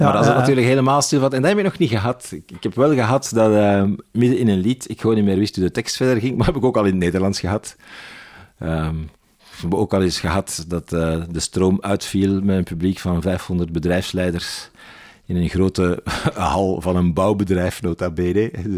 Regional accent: Belgium; kijk, dit zien wij als Belg zo ten opzichte van de Denen

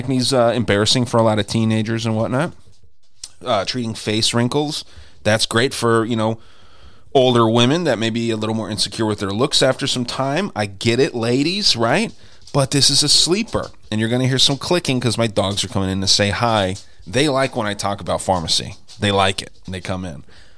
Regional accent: Arizona, United States; went through a lawsuit here in my home state of Arizona.

